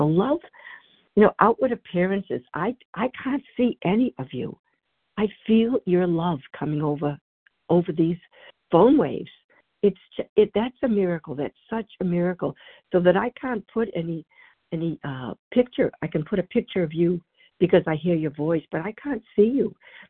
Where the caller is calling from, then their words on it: Massachusetts, United States; from Massachusetts.